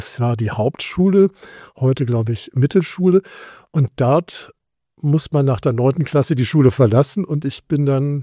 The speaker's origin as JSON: {"language": "German", "town": "Bonn", "region": "North Rhine-Westphalia", "country": "Germany", "tie": "born or raised there", "said": "ich bin in Bonn aufgewachsen"}